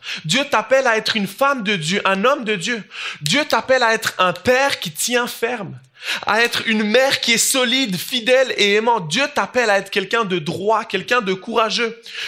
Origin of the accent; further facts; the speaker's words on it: Switzerland; Moi, comme je l'ai dit tout à l'heure, je viens de la Suisse.